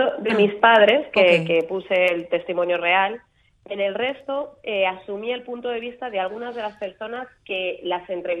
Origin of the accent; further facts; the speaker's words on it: Alcorcón, Community of Madrid, Spain; Yo en realidad vivía en Alcorcón, que es el pueblo que está al lado, que es el extrarradio de Madrid